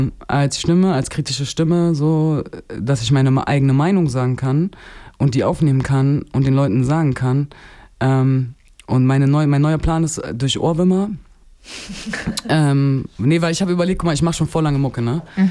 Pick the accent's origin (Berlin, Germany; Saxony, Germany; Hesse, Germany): Berlin, Germany; also ich komme aus Berlin